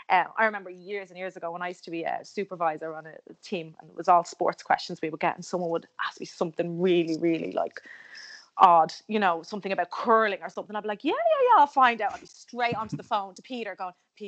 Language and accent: English; Ireland; And I did that real Irish thing where I said, ah, sure, it'll be grand. And what you actually mean as an Irish person is, don't worry about it, like, it'll be fine.